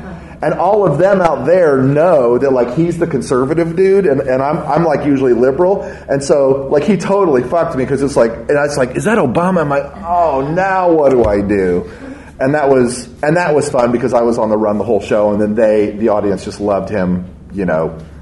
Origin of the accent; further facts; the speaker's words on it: Indiana, United States; And we're both from Indiana, so we can both speak to it.